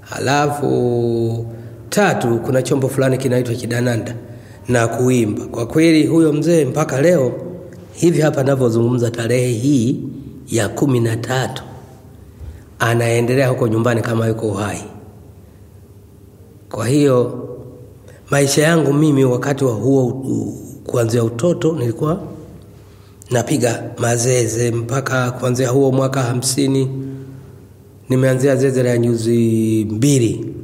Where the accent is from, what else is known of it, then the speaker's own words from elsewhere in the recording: Dodoma, Tanzania; mimi ni mwenyeji wa Tanzania. Ni kutoka mkoa wa Kati, Dodoma, ambayo kabila langu ni Mgogo.